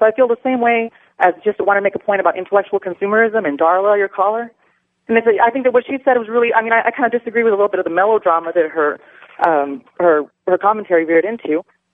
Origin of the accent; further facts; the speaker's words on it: Texas, United States; He doesn't need money. I'm from Texas.